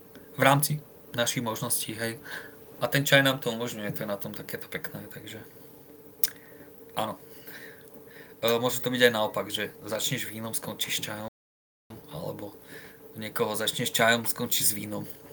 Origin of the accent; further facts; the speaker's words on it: Kremnica, Banská Bystrica Region, Slovakia; lebo u nás v Kremnici bolo celkom teplo